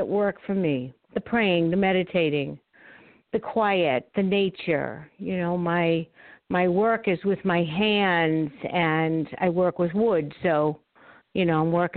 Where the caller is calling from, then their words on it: Arizona, United States; Well, good evening, Adam and Patsy. … in Arizona.